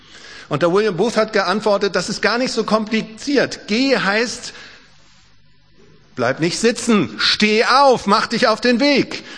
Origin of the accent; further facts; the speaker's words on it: Schleswig-Holstein, Germany; Ich komme eigentlich aus Nordfriesland